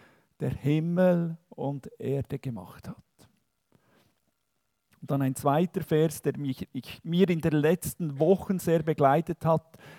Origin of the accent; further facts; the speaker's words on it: Bern, Switzerland; accent: Bernese; Ich versuche es, als Berner Hochdeutsch zu sprechen.